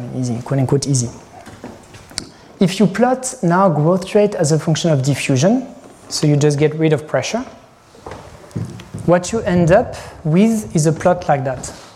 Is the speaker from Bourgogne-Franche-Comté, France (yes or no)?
no; Normandy, France; The answer is, I'm from Normandy.